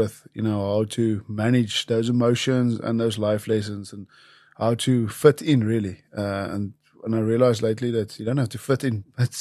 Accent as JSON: {"language": "English", "country": "Ireland", "said": "I actually commentate there as well, so they use me as the Irish side. So I have to chat you afterwards just to get a bit of my accent back."}